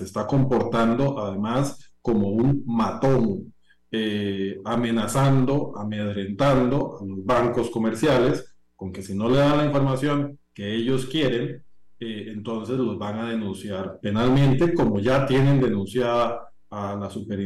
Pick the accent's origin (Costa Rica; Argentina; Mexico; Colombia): Costa Rica; Eso a mí, como costarricense, sinceramente, me defrauda y me preocupa